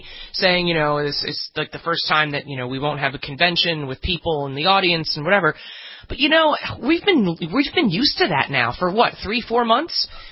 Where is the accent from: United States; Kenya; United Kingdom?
United States; New York; also born or lived in New Jersey; I grew up in New York, New Jersey.